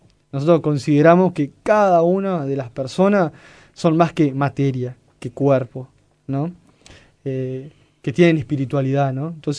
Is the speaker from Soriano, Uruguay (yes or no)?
yes; Soriano, Uruguay; No es que por ser de Soriano, yo soy de Soriano, ¿no?